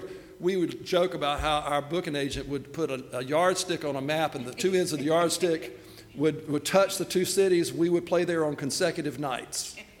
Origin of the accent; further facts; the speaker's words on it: Laurel Hill, North Carolina, United States; I'm from Laurel Hill, and it's huge.